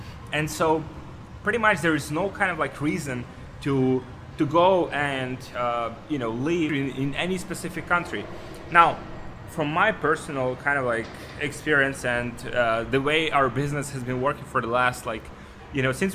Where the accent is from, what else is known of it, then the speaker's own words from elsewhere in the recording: Ukraine; English is a second language; moved away; also born or lived in Poland; I'm from Ukraine and I've moved to Poland